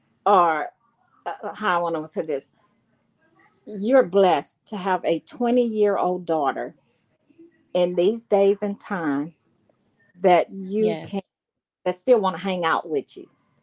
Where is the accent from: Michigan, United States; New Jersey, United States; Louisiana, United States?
Louisiana, United States; I say y'all don't laugh at me because I say y'all, I'm from Louisiana, I'm a Creole.